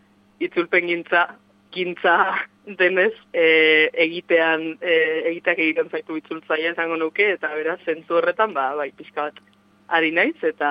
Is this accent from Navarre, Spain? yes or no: no; Durango, Basque Country, Spain; uste dut ez dudala inoiz liburua etxetik hain urrun aurkeztu ni Durangokoa naiz.